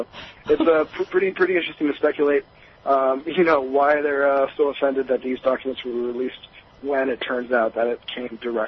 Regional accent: California, United States; I come from California

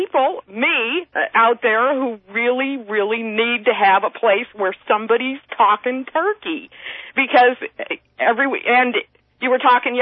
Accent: United States; Well, I think that a whole lot of Americans are used to, you know, at least us older Americans

